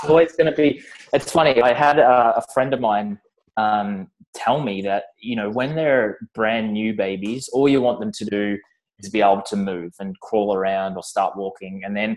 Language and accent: English; Australia; born or raised there; now in Vancouver, Canada